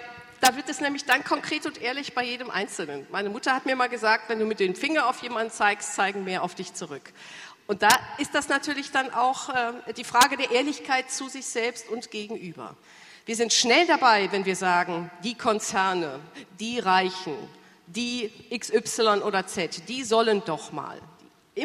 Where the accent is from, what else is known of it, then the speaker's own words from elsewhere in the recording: Rhineland, Germany; und ich bin auch Rheinländerin